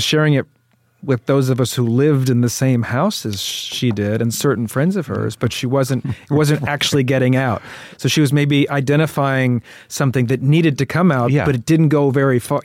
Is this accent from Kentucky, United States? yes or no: yes; Louisville, Kentucky, United States; In Louisville, Kentucky.